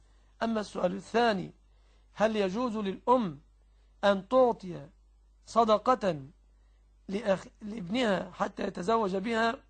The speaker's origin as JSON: {"language": "Arabic", "country": "Egypt", "said": "والذي يتقاضى 1000 في بلادنا مصر أو 2000 لا يعد فقيرا في الغالب"}